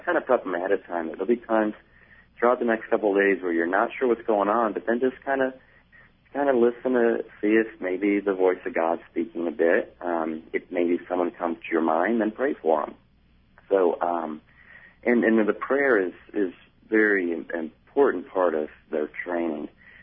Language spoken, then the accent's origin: English; New Orleans, Louisiana, United States; And I grew up in New Orleans, so I know how this works.